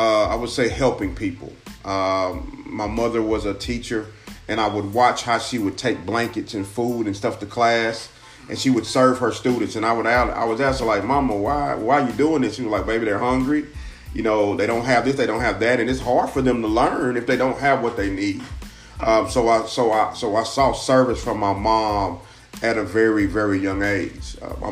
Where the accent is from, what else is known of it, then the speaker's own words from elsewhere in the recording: Knoxville, Tennessee, United States; Well, I'm from Knoxville originally. Not from Chattanooga. Hey, man, Knoxville, Tennessee.